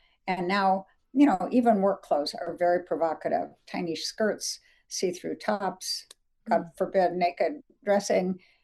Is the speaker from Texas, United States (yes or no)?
no; Dayton, Ohio, United States; born there; Yep, coming home to my roots. My family. I was born in Dayton.